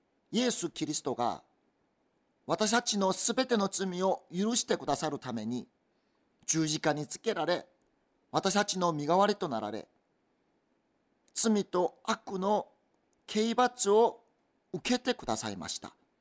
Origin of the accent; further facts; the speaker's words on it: South Korea; Japanese is a second language; now in Japan; 私は韓国から来た宣教師です。